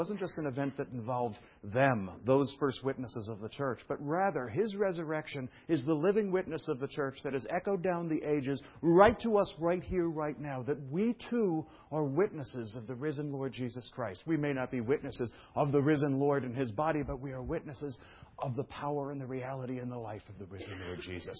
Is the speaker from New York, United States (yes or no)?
yes; Brooklyn, New York, United States; It's a big, fat, dysfunctional family that looks like something resembling what I grew up with in Brooklyn.